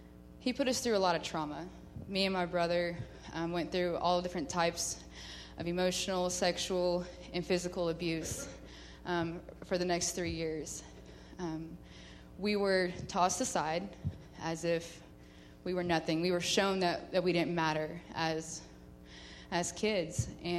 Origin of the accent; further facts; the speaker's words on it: El Dorado, Kansas, United States; Well, I'm from El Dorado, Kansas, and 25 years old.